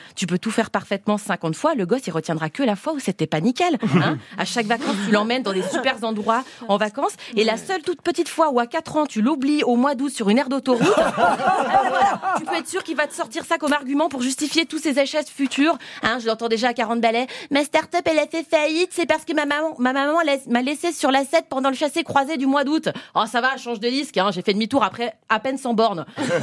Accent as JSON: {"language": "French", "country": "Switzerland", "said": "Hein, déjà, elle est belge, je suis suisse."}